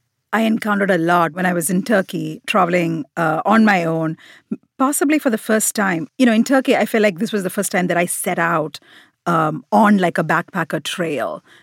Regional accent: India; I still feel I am very much Indian. India is the country where I feel most at home, most comfortable.

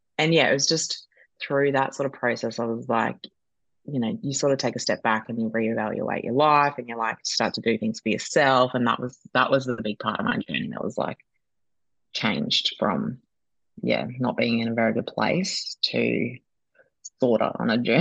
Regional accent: Gold Coast, Queensland, Australia; I'm originally from the Gold Coast, like, and I can never really picture myself going back to that world.

